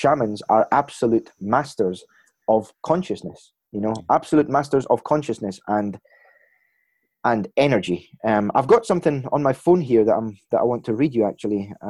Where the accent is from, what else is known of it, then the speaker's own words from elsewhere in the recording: Scotland, United Kingdom; I'm Scottish